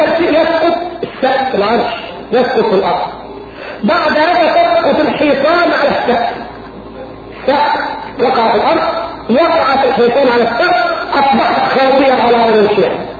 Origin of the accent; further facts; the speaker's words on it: Egypt; إحنا في مصر